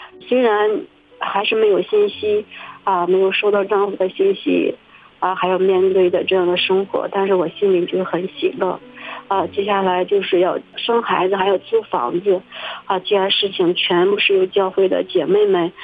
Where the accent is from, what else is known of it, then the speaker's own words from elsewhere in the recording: Hebei, China; 弟兄姊妹平安，我是河北的